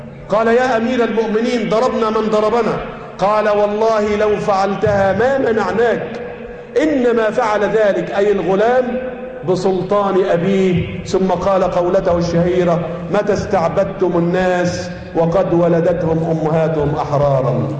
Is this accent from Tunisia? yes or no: no; Egypt; عندما كانت جامعاتنا جامعات قوية كان يأتينا طلاب الخليج يتعلمون عندنا في مصر.